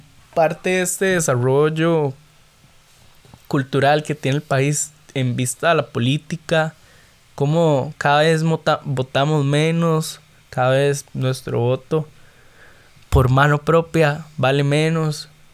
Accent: Costa Rica; como costarricenses que somos, mae, no tenemos de dónde agarrarnos

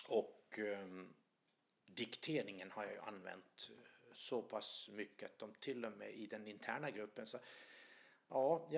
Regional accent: Åland, Finland; also born or lived in Gävle; now in Växjö, Sweden; jag bor då här i Växjö, men jag kommer från Åland och har bott här sedan 2011. Och dessförinnan så har jag bott i Gävle.

